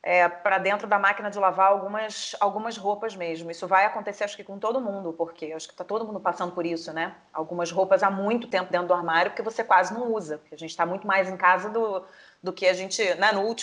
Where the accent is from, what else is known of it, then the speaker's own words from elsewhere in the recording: Rio de Janeiro, Brazil; now in São Paulo, Brazil; eu me dei conta de que eu jamais fiz isso na minha cidade natal. Eu jamais fiz isso no Rio de Janeiro.